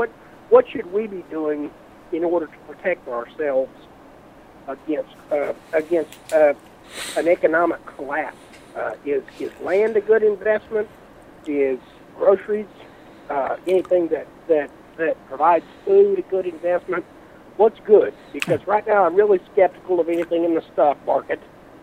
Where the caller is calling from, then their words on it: Wichita, Kansas, United States; I'm calling from Wichita, Kansas.